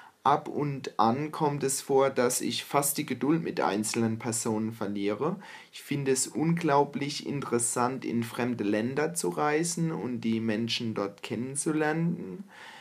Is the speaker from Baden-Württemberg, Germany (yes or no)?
no; Landau, Rhineland-Palatinate, Germany; Ich bin gebürtiger Pfälzer und komme aus Landau in der Pfalz.